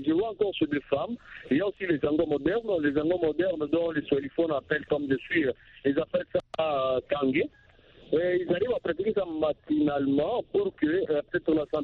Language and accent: French; DR Congo; chez nous en RDC